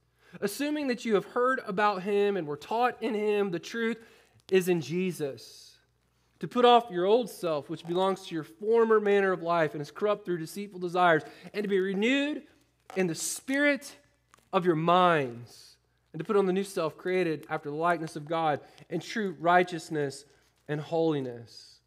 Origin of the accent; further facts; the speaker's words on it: Florida, United States; I grew up in Florida, so we used to go to Publix